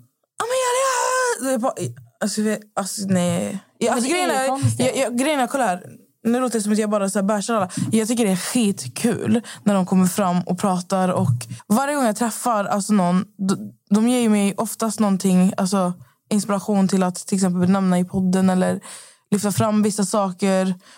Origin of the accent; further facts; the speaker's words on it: Skövde, Västra Götaland County, Sweden; Jag var ju hemma i Skövde i 4 dagar.